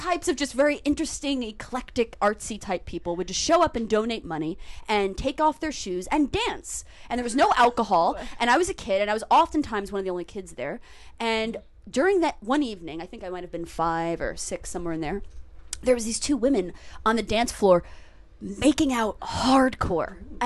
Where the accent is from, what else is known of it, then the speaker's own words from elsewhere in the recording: New York City, New York, United States; I mean, I grew up in Chelsea, but he would always take me around in like Greenwich Village, West Village